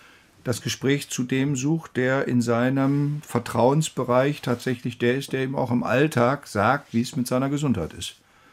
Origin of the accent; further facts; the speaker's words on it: West Germany, Germany; Also ich als Westdeutscher war immer skeptisch, wenn es um Impfzwang ging.